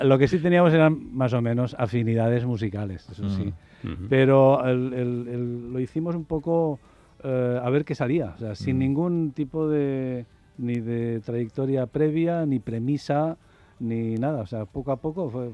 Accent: San Sebastián, Basque Country, Spain; now in Barcelona, Spain; aunque soy donostiarra, vivo en Barcelona Y bueno, vengo por aquí bastante, pero bueno, es mi... Yo siempre digo, soy nacido en San Sebastián y adoptado en Barcelona.

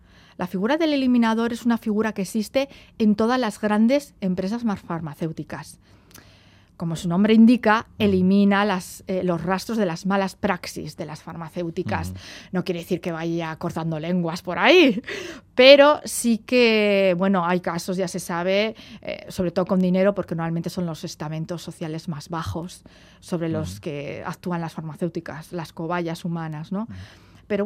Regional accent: Navarre, Spain; Soy navarra y soy muy cabezona

